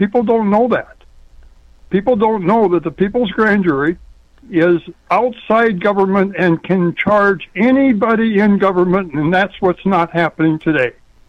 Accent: Redwood Falls, Minnesota, United States; I grew up in Minnesota, in Redwood Falls area

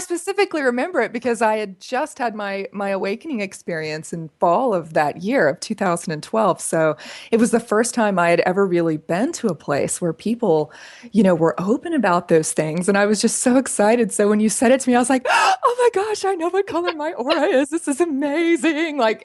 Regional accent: Florida, United States; I grew up in a very, very conservative home here in the South. I'm from Florida.

